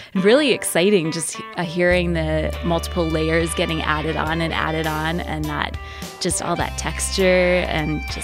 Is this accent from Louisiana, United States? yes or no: no; Maryland, United States; Well, I'm not from Montana. I am from Maryland, and I grew up outside D.C. in an area that is really diverse, predominantly Black community.